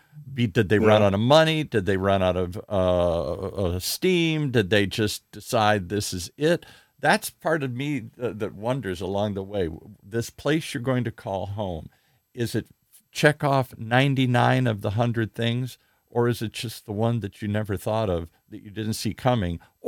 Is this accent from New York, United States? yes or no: no; Minnesota, United States; I'm from Minnesota. It's frozen up there.